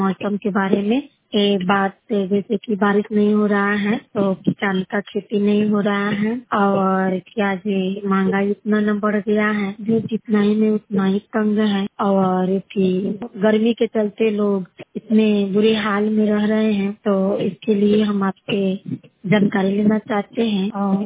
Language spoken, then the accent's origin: Hindi; Adapur, Bihar, India; प्रखंड आदापुर में मोतिहारी जिले की रहने वाली हूँ